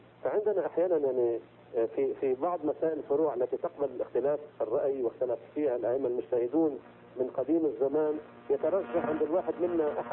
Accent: Lebanon; عندنا في لبنان مثلا

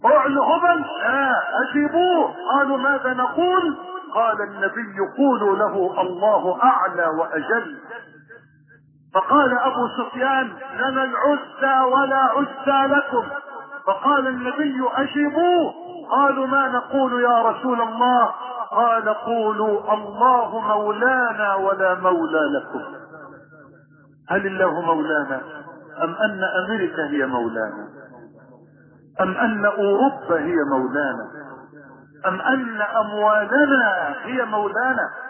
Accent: Egypt

